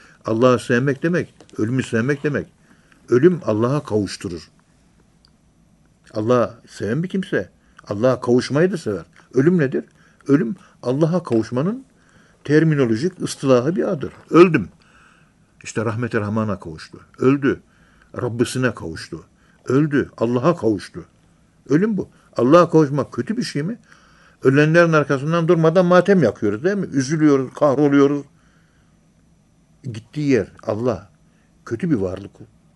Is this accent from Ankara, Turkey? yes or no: yes; Ankara, Turkey; Kayabaşı Mahallesi, Derince Sokağı, 18 numaralı evde doğmuşum ben. Adresim bu, Ankara'nın yerlisiyim. 18 numaralı evden yandaki 16 numaralı eve taşındık.